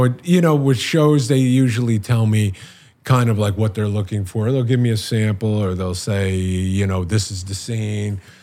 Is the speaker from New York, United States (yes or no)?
yes; New York City, New York, United States; also born or lived in Los Angeles; I grew up in New York City and then I spent years in LA.